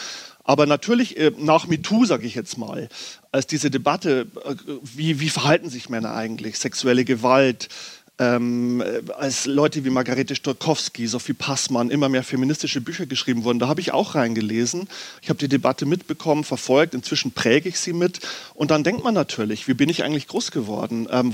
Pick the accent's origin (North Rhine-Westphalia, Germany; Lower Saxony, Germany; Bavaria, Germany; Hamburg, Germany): Bavaria, Germany; Ich bin nicht in Würzburg geboren, sondern ich habe in Würzburg studiert. So. Ich bin aufgewachsen im Bayerischen Wald, östlich von Regensburg, in einem kleinen Ort.